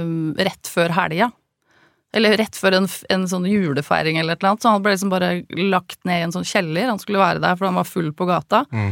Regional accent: Tønsberg, Vestfold, Norway; Jeg er fra Tønsberg.

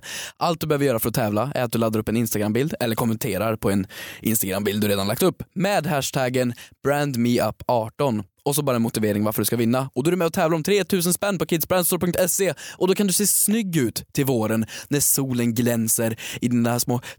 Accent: Värmland, Sweden; Nej, jag var hemma i Värmland.

